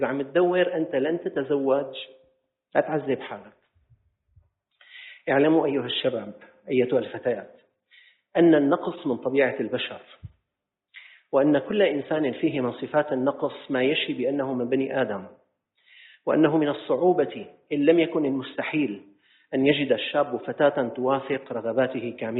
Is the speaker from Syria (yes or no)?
yes; Syria; صارت مشاريع عندنا بسوريا عامة